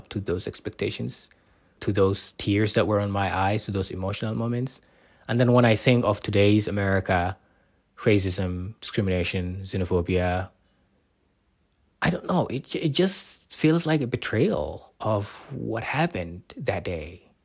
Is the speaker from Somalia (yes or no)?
yes; Somalia; So even though I grew up in Somalia, I didn't have a nationality document. Nothing. No birth certificate, no passport.